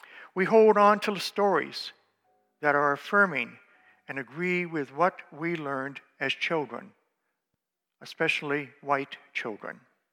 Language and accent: English; Maine, United States; I was brought up in Maine, by the way.